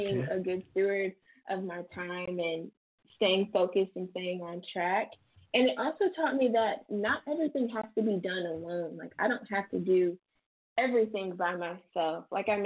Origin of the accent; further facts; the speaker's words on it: Illinois, United States; I was, of course, a title holder in my home state of Illinois